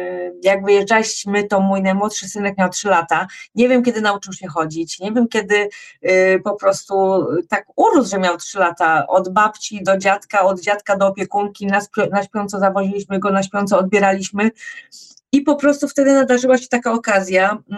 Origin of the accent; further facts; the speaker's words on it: Legnica, Lower Silesian Voivodeship, Poland; moved away as an adult; pochodzę z Legnicy, z Dolnego Śląska, pracowałam też w Warszawie, pracowałam we Wrocławiu, ale mieszkałam w Legnicy